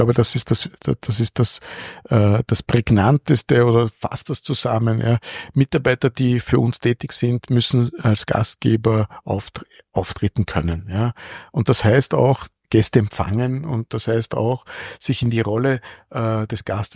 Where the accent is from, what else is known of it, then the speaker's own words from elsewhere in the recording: Austria; wenn ich als Österreicher nach Deutschland gehe, dann spreche ich zumindest die gleiche Sprache.